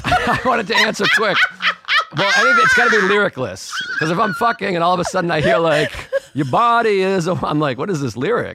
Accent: East Coast, United States; I'm from the East Coast, but the West Coast is the better coast.

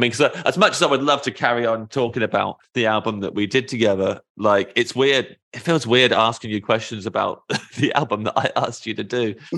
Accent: United Kingdom; As a Brit, I just know more about American culture than maybe I thought I did.

